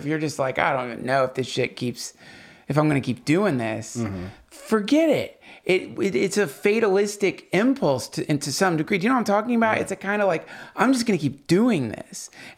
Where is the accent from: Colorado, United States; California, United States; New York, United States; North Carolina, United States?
North Carolina, United States; also born or lived in St. Simons, Georgia; I'm from North Carolina, but I was born in Georgia.